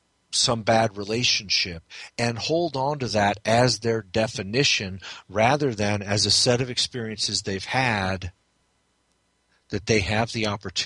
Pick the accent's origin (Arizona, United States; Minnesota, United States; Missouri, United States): Missouri, United States; St. Louis; I'm male, I was raised Catholic, I was raised in St. Louis, I was raised by this kind of family, I went through 12 years of Catholic school